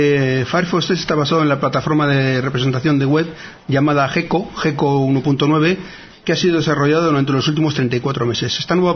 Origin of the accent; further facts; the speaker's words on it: Bilbao, Basque Country, Spain; que los de Bilbao somos así, ya sabes.